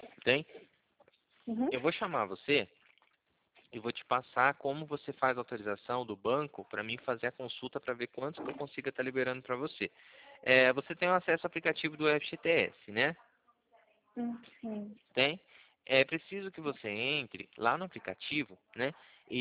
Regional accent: Cornélio Procópio, Paraná, Brazil; Eu sou de Cornélio Procópio, tá bom? Sou de Cornélio Procópio

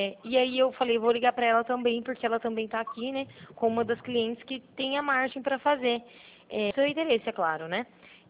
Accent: Marília, São Paulo, Brazil; Eu sou aqui de Marília mesmo, né?

